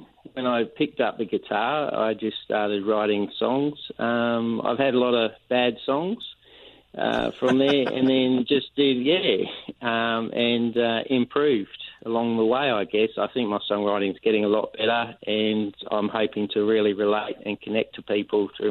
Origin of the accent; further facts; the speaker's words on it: Australia; accent: Australian; also born or lived in Scotland; Oh, no, definitely Australian. Yeah, I was only very young when I came over to Australia from Scotland, so it should sound Australian.